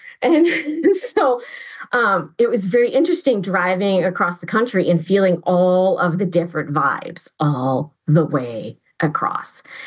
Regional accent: Massachusetts, United States; born there; also born or lived in New Hampshire / Vermont; So I was born in Massachusetts and I spent most of my adult life in New Hampshire. And then like 3 years ago, I moved to Vermont.

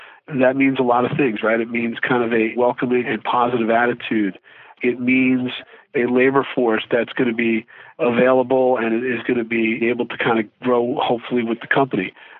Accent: New Jersey, United States; Well, I'll start off by citing my home state of New Jersey.

